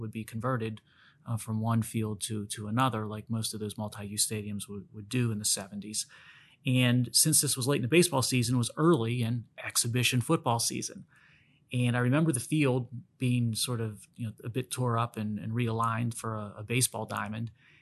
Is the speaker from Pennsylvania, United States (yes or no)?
yes; Pittsburgh, Pennsylvania, United States; And Dave Parker was during, you know, in his heyday when I was a kid growing up in Pittsburgh.